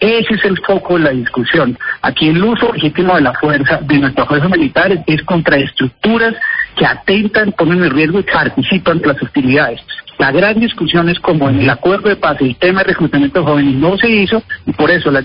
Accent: Colombia; yo solo le hago una pregunta que yo me hago como colombiano, o sea, y como ministro de Defensa

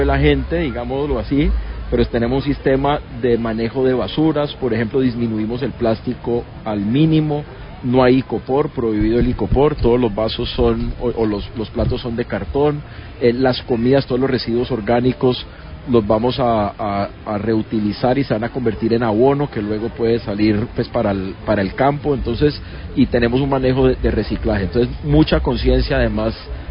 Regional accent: Cali, Valle del Cauca, Colombia; lo digo además como caleño.

